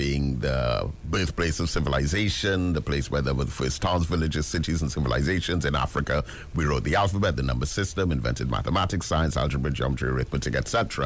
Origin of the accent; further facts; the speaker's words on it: Trinidad & Tobago; now in United Kingdom; And me, as a Trinidadian, with great pride in teaching sociology sessions